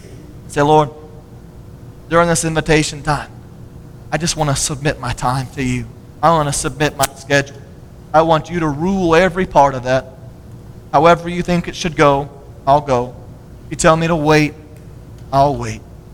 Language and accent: English; Florida, United States; now in Tucson, United States; Being a Baptist pastor in Tucson, Arizona, when I grew up in Florida, was not on my radar screen.